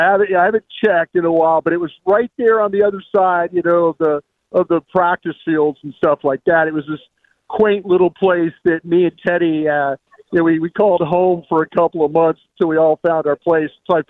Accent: Dallas, Texas, United States; We had never, and I'm from Dallas, so it's just so hard. I grew up, a Cowboy fan for 20 years. My family had season tickets.

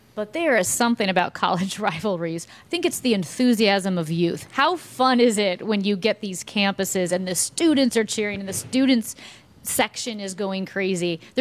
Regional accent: St. Louis, Missouri, United States; you know, I'm from St. Louis. So many of my friends went to SLU.

